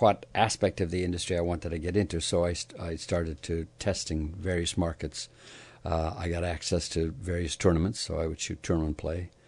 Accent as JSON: {"language": "English", "country": "Ireland", "tie": "born or raised there", "said": "But growing up in Ireland, I played a lot of sports, soccer, rugby, tennis, golf."}